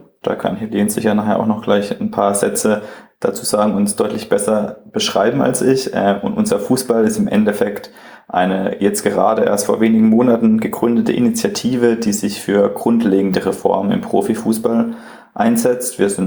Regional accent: Freiburg, Baden-Württemberg, Germany; ich komme auch aus Freiburg

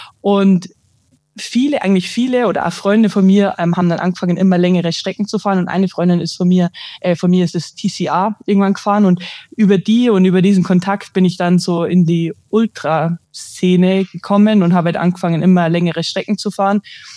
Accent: Bavaria, Germany; ich bin 28 und ich komme aus Niederbayern, also einem kleinen Kaff.

